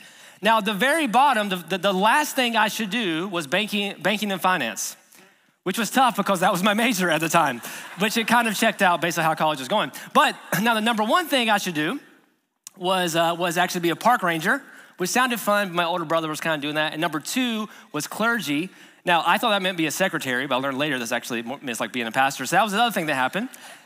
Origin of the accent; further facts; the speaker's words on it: Georgia, United States; So I'm from Georgia. I went to UGA, go Dawgs.